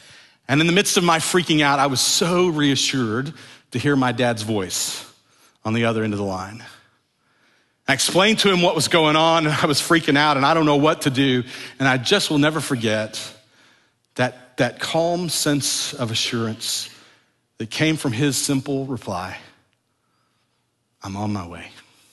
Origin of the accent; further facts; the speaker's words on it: Mart, Texas, United States; Some of you have heard me tell my stories of growing up around Mart.